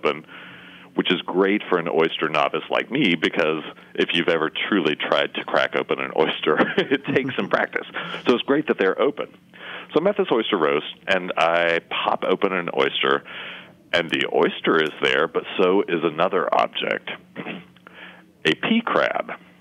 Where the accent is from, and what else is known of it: Tennessee, United States; born or raised there; also born or lived in Birmingham; now in Charleston, United States